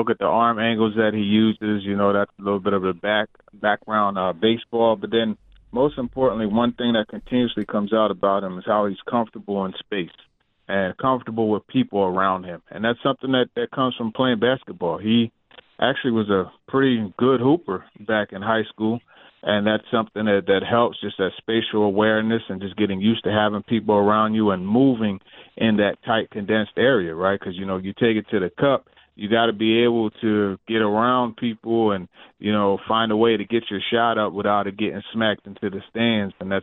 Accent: Queens, New York, United States; born there; When I lived in New York, I was born in Queens, so naturally a Mets fan

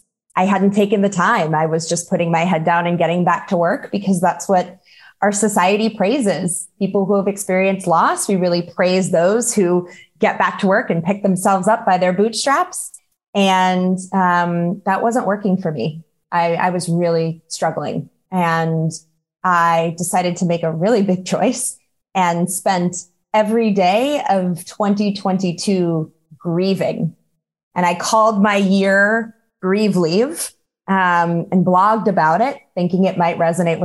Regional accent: North Carolina, United States; spent a few years in your part of the country and then came home to North Carolina, my home state, to serve in our state government here.

